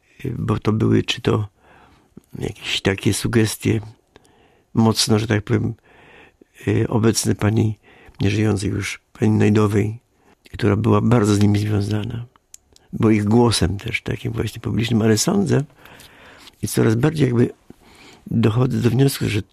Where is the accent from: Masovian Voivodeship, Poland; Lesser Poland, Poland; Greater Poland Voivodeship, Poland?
Greater Poland Voivodeship, Poland; I ja jestem wielkopolaninem. Oczywiście tęsknię za tymi swoimi stronami, zresztą akurat uroczymi, bo to jest Żerkowska Szwajcaria. Prosna, Lutynia, Warta.